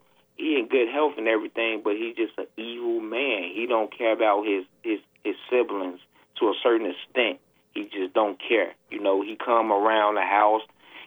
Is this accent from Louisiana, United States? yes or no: no; Chicago, Illinois, United States; I've been through a lot of things as a young man growing up in Chicago.